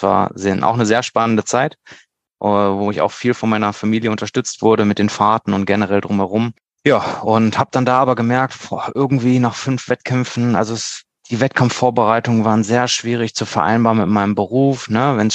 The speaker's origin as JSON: {"language": "German", "town": "Neuss", "region": "North Rhine-Westphalia", "country": "Germany", "tie": "born or raised there", "said": "Aufgewachsen bin ich in Neuss, bin dann nach Ratingen gezogen mit meiner Mutter, nach der Trennung mit meiner Schwester zusammen"}